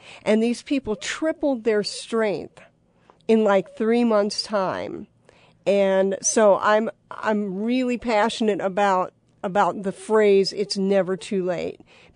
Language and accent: English; Tucson, Arizona, United States; now in Colorado Springs, United States; Oh, that's a loaded question, but mostly Tucson, Arizona.